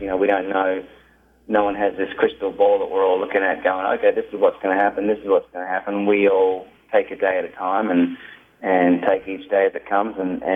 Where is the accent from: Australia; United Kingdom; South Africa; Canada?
Australia; now in United States; I grew up in Australia, and most Australians live on the coast, so the first half of my life I lived right next to the water